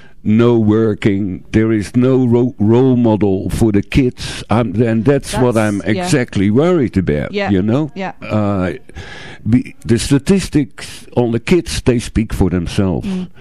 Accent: Netherlands; English is a second language; and I'm coming from Holland. You know, I'm born in Holland.

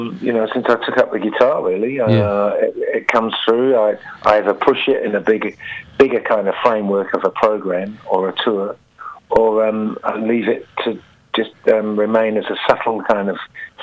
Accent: Switzerland; moved away as an adult; now in New Zealand; we came from Switzerland

